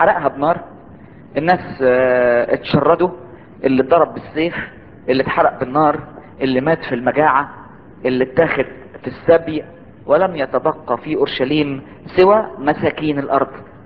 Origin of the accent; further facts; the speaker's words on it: Egypt; دي اللي عندنا في مصر هنا رياح الخمسين دي